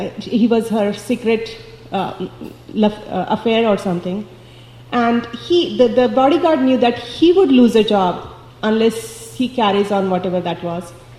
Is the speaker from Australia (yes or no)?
no; India; when I was growing up in India